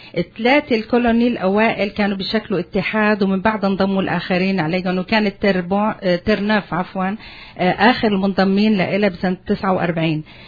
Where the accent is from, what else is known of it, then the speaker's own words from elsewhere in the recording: Canada; بس كمان نحن كنديين مفتخر كمان